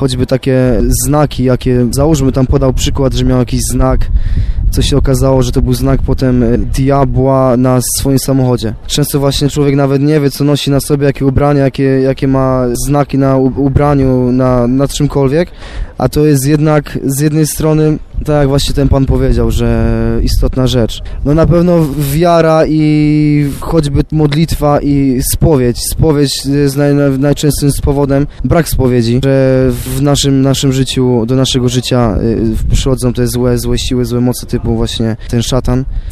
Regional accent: Kępno, Greater Poland Voivodeship, Poland; Przyjechaliśmy ogólnie z Kępna

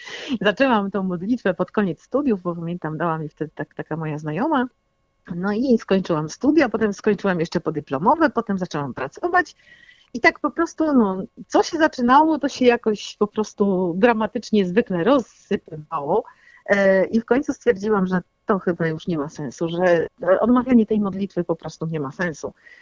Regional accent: Konin, Greater Poland Voivodeship, Poland; bo ja nie jestem z Kalisza, jestem z Konina

